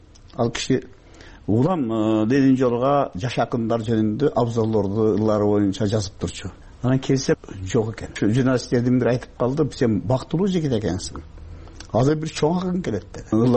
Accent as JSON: {"language": "Kyrgyz", "town": "Leilek", "region": "Batken Region", "country": "Kyrgyzstan", "said": "Мен Лейлектенмин."}